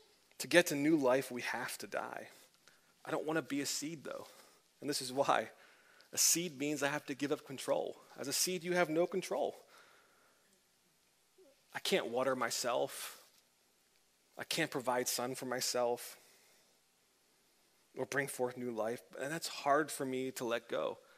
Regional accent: England, United Kingdom; My grandparents, from my English side, oh, I'm English.

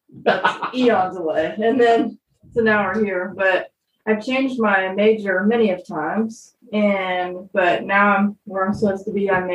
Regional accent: Kansas City, Missouri, United States; I'm from the Superior Kansas City, Kansas City, Missouri.

